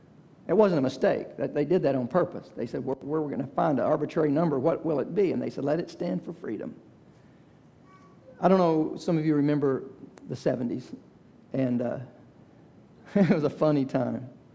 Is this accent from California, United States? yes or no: no; Dallas, Texas, United States; I remember growing up, I was born in 1960. I was born in Dallas.